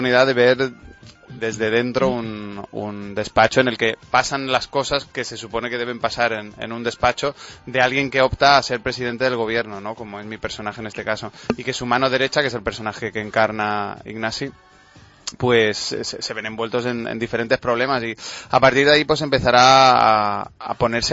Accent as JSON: {"language": "Spanish", "town": "Málaga", "region": "Andalusia", "country": "Spain", "said": "Pues yo sobre todo estoy muy muy a gusto porque estoy en mi tierra y acabo de estar con mi familia comiendo"}